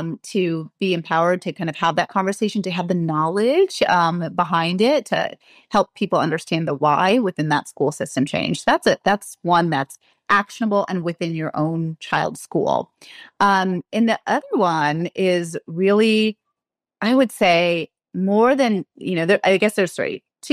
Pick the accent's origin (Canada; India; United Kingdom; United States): India; Oh, turmeric. I'm Indian.